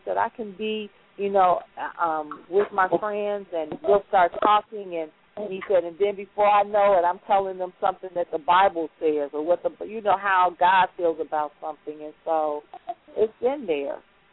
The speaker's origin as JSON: {"language": "English", "region": "Illinois", "country": "United States", "moved": "yes", "said": "My boys, I homeschooled them for 3 years before we left Illinois, because we're originally from Illinois."}